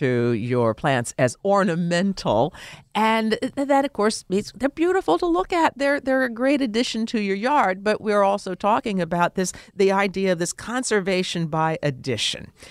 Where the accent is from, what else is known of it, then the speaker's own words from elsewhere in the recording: Midwest, United States; I grew up in the Midwest, I'm used to seeing fields tagged where they were doing research on soybeans or corn.